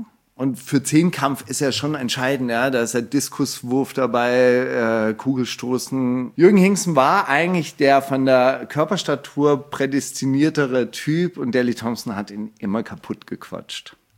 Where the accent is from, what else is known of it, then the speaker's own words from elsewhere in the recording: Stuttgart, Baden-Württemberg, Germany; ich bin ja in Stuttgart aufgewachsen